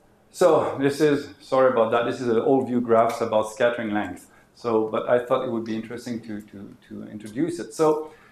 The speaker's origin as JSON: {"language": "English", "country": "Canada", "said": "I'm originally from Canada, so I thought that ice hockey is a good example of cold collision."}